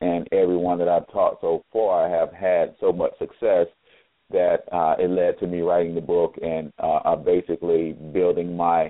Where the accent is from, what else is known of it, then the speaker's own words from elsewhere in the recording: St. Louis, Missouri, United States; also born or lived in Tupelo, Mississippi; fourth born of six children, raised by a single mom here in the St. Louis metropolitan area, although I was born in Mississippi, Tupelo to be exact.